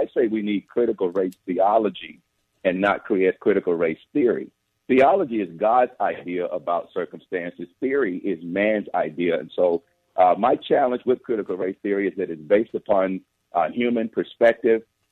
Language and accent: English; Tuscaloosa, Alabama, United States; You know, I grew up in Tuscaloosa, Alabama, at the very end of the segregation of the school system.